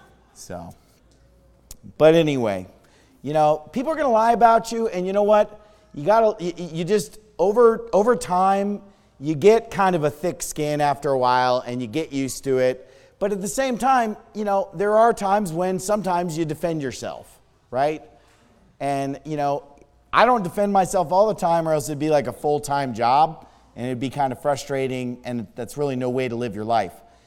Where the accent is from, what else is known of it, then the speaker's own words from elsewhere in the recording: Sacramento, California, United States; I certainly wasn't a member of the Jewish community while growing up in Sacramento. I grew up in a Christian home, Christian school, Baptist church.